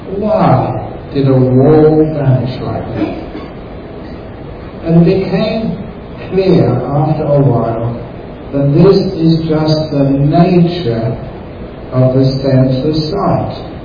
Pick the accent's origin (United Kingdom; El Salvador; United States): United Kingdom; England; there's a young man growing up in England. I was a Buddhist when I was only 16, and it was very hard to find places where you could meditate.